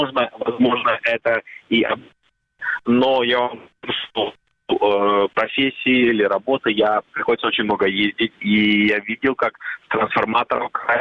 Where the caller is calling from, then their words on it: Sievierodonetsk, Luhansk Oblast, Ukraine; Северодонецк.